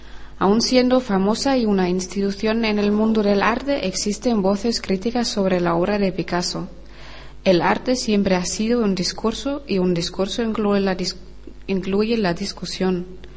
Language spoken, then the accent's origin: Spanish; Germany; Spanish is a second language; tengo 26 años, soy de Alemania